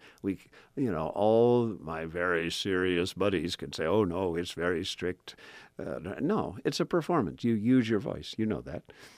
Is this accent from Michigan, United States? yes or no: no; Kentucky, United States; Yeah, well, I grew up in Fleming County on an apple orchard and a tobacco farm.